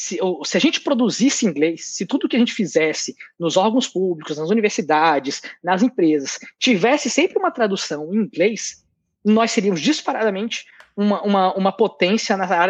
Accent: Brazil; Não, eu sou brasileiro, eu não fiz um doutorado fora, meu inglês é muito ruim, o que a gente produz aqui não tem qualidade suficiente.

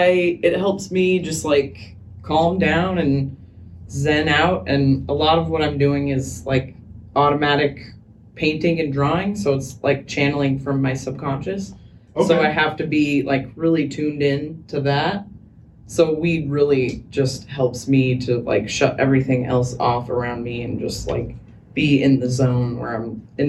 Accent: Seattle, Washington, United States; Originally White Center, and then we moved over kind of by Lincoln Park, if anybody knows where that is. It's like a really cool park in West Seattle, right by the ferry docks.

